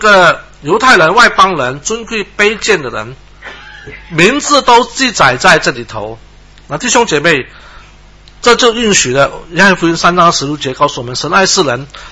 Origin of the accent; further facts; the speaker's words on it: China; 我们中国人就是一个没有什么文化没有受教育的一些老人家